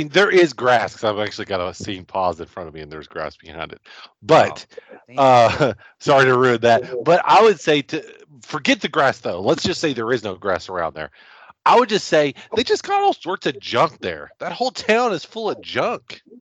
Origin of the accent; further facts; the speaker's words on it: Kentucky, United States; I'm from Kentucky too. I don't like them.